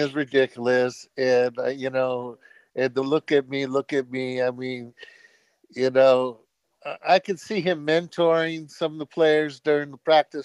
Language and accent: English; San Mateo, California, United States; I'm from San Mateo, California.